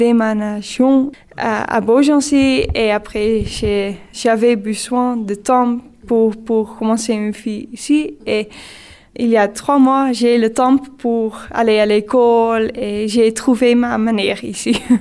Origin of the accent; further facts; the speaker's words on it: Netherlands; French is a second language; Je suis des Pays-Bas. Moi je suis d'une région en Pays-Bas donc nous sommes très ouvert